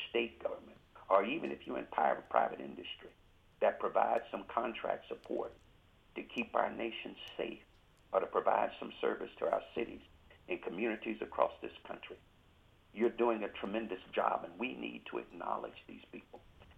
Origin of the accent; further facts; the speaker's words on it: Pensacola, Florida, United States; I remember growing up in Pensacola, Florida, and veterans coming home